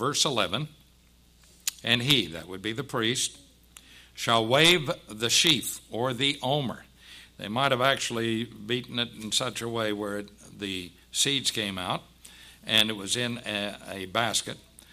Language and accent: English; Kansas, United States; I come from Western Kansas, so we had horses.